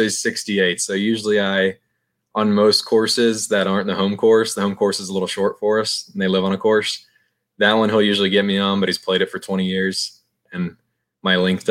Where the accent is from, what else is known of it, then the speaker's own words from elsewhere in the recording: Texas, United States; I'm from Texas. Texas pride runs high, especially since moving away from the state.